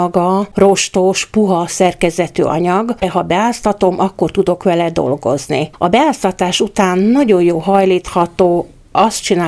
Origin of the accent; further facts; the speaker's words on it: Tápé, Csongrád-Csanád, Hungary; Adódott az, hogy olyan helyen születtem, ahol hagyománya volt a gyékénynek. Úgy van, Tápé a világ közepe.